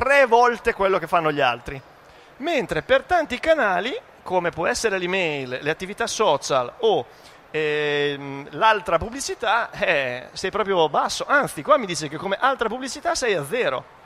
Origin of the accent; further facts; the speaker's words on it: Emilia-Romagna, Italy; Noi, io vengo dalla Romagna, l'abbiamo sentita in maniera abbastanza marcata e non eravamo sul posto.